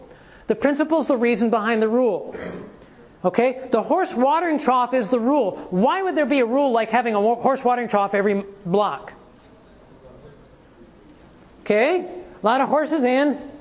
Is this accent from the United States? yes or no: yes; Ohio, United States; When I was in Ohio, I grew up in Ohio.